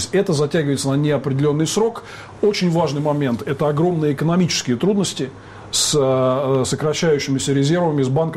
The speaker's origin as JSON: {"language": "Russian", "country": "Belarus", "said": "Даже мы, спокойные белорусы, которые вот не дергались много лет, даже мы уже этого не хотим"}